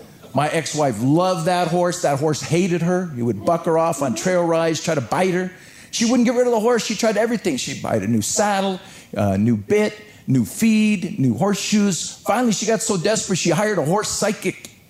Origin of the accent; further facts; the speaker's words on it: Los Angeles, California, United States; I'm not from New York City. I come from the West Coast. I come from a city by the name of Los Angeles, California. I lived in an area of Los Angeles called Pacoima